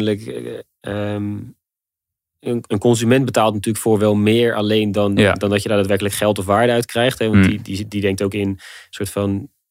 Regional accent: Rijnsburg, South Holland, Netherlands; Ik kom uit Rijnsburg, dat ligt vlakbij Leiden. Daar zitten allemaal bloemenbedrijven.

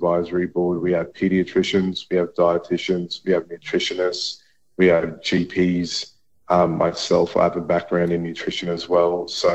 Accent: Queensland, Australia; I grew up in North Queensland

